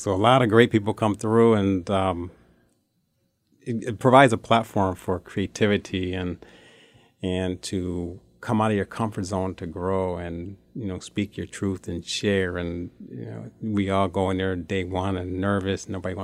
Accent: Bloomfield, Connecticut, United States; also born or lived in Hartford / East Hartford; So born in Hartford. I grew up in Bloomfield and East Hartford.

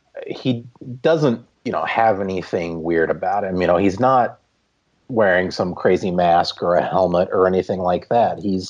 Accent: Joplin, Missouri, United States; So the band is from my hometown, Joplin, Missouri.

